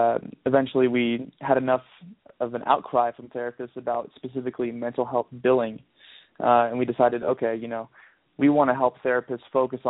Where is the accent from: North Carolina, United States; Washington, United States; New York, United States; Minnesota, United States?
Washington, United States; Seattle; Well, you know, for me, I grew up in Seattle and grew up around a lot of folks who as a result of the weather of Seattle and the culture of Seattle